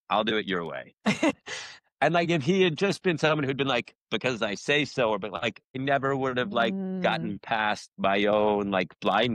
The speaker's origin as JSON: {"language": "English", "region": "New York", "country": "United States", "tie": "born or raised there", "said": "I mean, I grew up in New York, and I did not play tennis super early."}